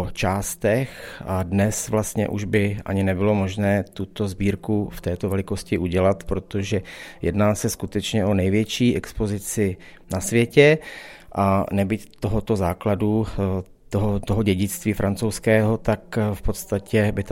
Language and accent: Czech; Vysočina Region, Czechia; also born or lived in Moravia; Nejsem úplně Moravák, teď jsem takový spokojený Moravák původem z Vysočiny a jsem tedy náplava, ale bydlíme zde už 8 let, takže částečně Moravák, takže takový vysočinský Moravák.